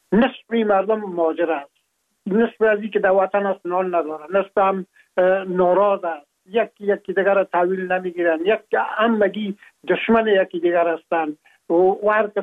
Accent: Afghanistan; now in France; ما هم در جمع عموم مردمایی بودم که از افغانستان بر آمدم و تقریبا این 3.5 سال میشه که ما در فرانسه زندگی میکنم

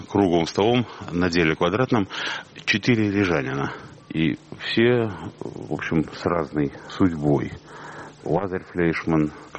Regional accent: Riga, Latvia; also born or lived in New York; now in Prague, Czech Republic; И, наконец, я, уехавший из Риги в 1977 году, живший в Нью-Йорке, теперь вот в Праге. То есть все мы рижане

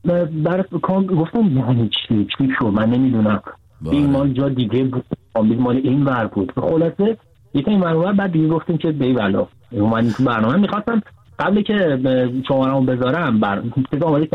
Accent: southern Iran, Iran; also born or lived in Isfahan; now in Mannheim, Germany; ما تو ایران اصفهان بودم، ولی اصفهانی نیستم، جنوبی هم.

